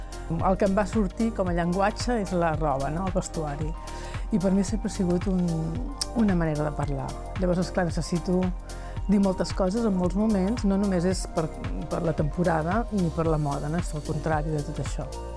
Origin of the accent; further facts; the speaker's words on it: Igualada, Catalonia, Spain; moved away; jo vinc d'Igualada, jo vaig deixar Igualada en l'època que hi havia del tèxtil, als anys 60